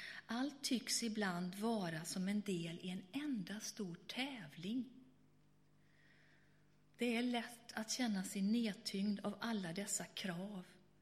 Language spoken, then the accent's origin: Swedish; Borås, Västra Götaland County, Sweden; när jag tänker på ordet nåd så är jag tillbaka i min hemstad Borås.